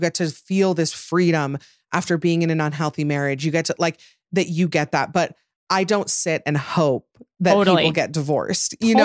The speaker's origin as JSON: {"language": "English", "region": "Utah", "country": "United States", "said": "I was like, oh yeah, I'm from Utah. I like used to be Mormon."}